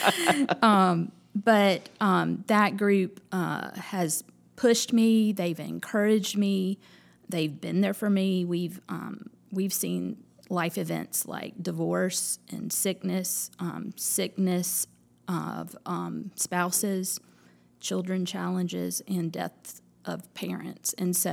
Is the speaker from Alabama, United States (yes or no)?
yes; Mobile, Alabama, United States; also born or lived in Birmingham, Alabama; I grew up in Mobile.